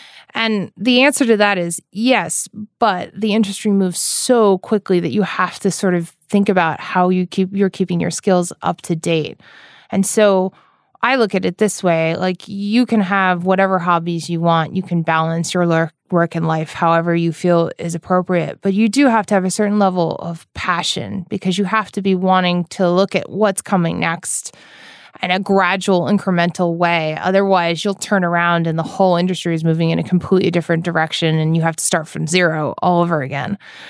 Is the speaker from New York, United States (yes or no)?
yes; New York, United States; So especially in the East Coast, which is where I'm from New York